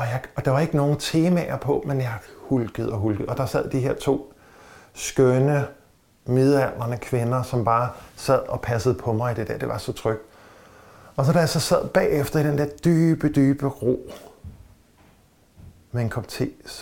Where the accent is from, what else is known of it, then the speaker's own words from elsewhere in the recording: Sorø, Zealand, Denmark; jeg kommer fra Sorø og har spillet trommer i punkband, ikke?